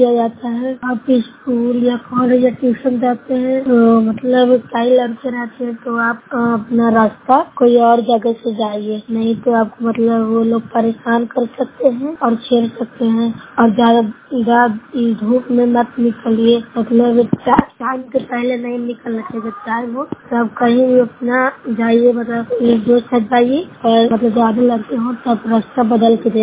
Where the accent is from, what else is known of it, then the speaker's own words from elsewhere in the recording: Bihar, India; मैं नौसरा प्रखंड से बोल रही हूँ, जिला नालंदा की निवासी हूँ।